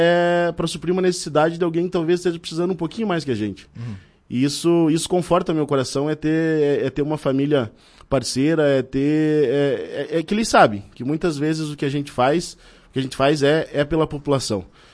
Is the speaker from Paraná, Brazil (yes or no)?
yes; Guaraniaçu, Paraná, Brazil; also born or lived in Ibema / Cascavel / Toledo; now in Vacaria, Brazil; Nascido em Guaraniaçu, morei em muitas cidades, lá Ibema, Cascavel, Toledo. Então a minha infância e adolescência passei na região oeste do Paran